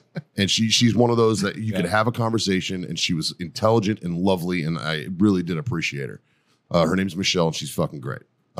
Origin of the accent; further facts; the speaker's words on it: Boston, Massachusetts, United States; I'm a kid from Boston. I automatically hate him because he's a New Yorker that's a rich douchebag.